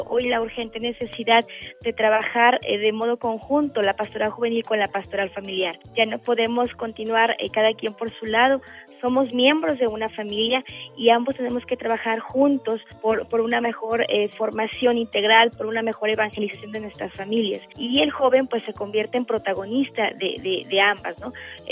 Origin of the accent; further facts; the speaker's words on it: Mexico; soy de México